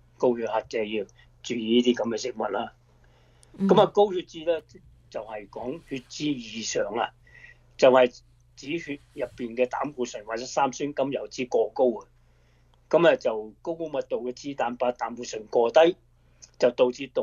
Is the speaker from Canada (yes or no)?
no; China; 就第二样就系我哋中国人好中意食嘅冬菇啦